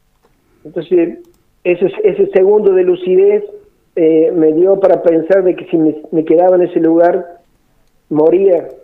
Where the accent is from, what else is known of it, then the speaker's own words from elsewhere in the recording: Villa Mercedes, San Luis, Argentina; soy de aquí de Villa Mercedes, nacido en este lugar, en esta queridísima provincia de San Luis, fui trasladado a Reconquista en el año 82